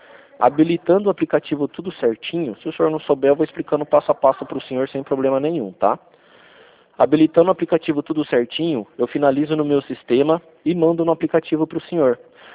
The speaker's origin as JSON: {"language": "Portuguese", "town": "Rio Claro", "region": "São Paulo", "country": "Brazil", "said": "Eu sou de Rio Claro."}